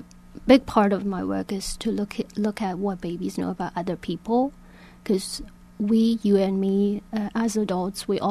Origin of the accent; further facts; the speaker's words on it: Beijing, China; English is a second language; the reporter of KBIA. I come from Beijing, China.